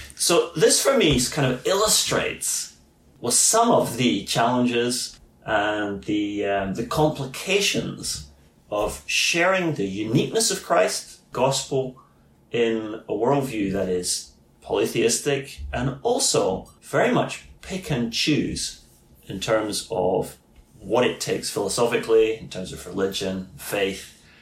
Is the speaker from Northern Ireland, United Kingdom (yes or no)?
no; Scotland, United Kingdom; is worlds away from the worldview that I grew up with in the West, in Scotland, where I'm from.